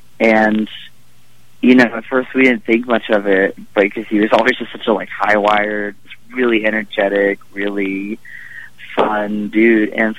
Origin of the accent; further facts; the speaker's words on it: Austin, Texas, United States; I mean, Austin, you know, is where I grew up, and that's where, you know, I always was